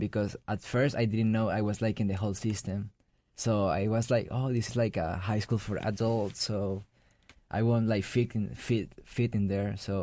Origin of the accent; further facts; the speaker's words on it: Colombia; now in United States; Well, first of all, I'm from Colombia.